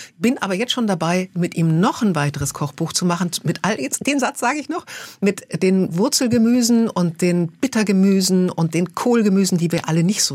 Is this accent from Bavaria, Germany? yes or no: yes; Bavaria, Germany; ich als Kind in der Schule im evangelischen Unterricht war in Bayern.